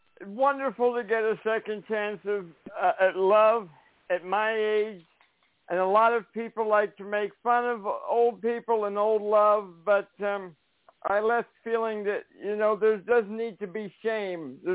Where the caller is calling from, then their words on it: Louisiana, United States; I'm calling from Louisiana.